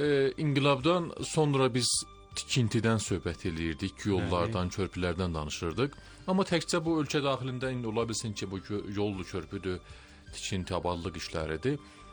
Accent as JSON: {"language": "Azerbaijani", "country": "Iran", "said": "biz hamımız İranlıyıq, qanımız İranlı qanıdır belə deyək də, ruhiyyatımız, mədəniyyətimiz, hamımız İranlıyıq"}